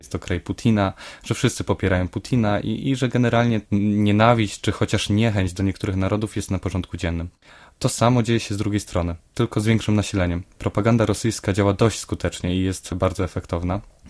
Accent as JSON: {"language": "Polish", "town": "Bydgoszcz", "region": "Kuyavian-Pomeranian Voivodeship", "country": "Poland", "tie": "born there", "said": "Urodziłem się w Bydgoszczy, jestem Polakiem i jadąc do Rosji wcale się tego nie wstydziłem"}